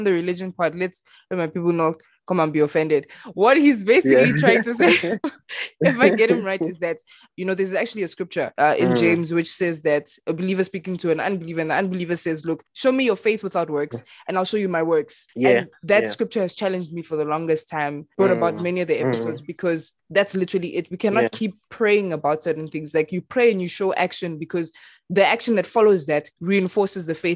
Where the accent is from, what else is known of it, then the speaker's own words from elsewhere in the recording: DR Congo; also born or lived in South Africa; I'm from the Congo, yes. Born in South Africa, though.